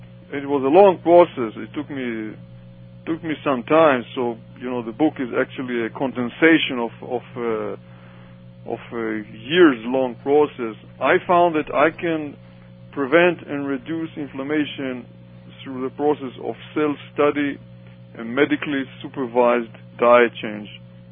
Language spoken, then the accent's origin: English; Israel; moved away as an adult; now in United States; I went through the training back in Israel right before we came here. We came from Israel, my wife and I, in June '89.